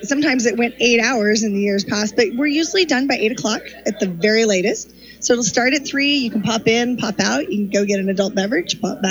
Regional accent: Oregon, United States; I moved to Polk County 22 years ago. I grew up in Benton County, so I grew up at a small county fair

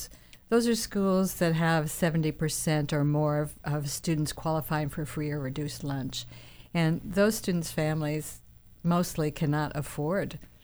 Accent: Salem, United States; Well, I grew up in Salem. I'm a product of this school district.

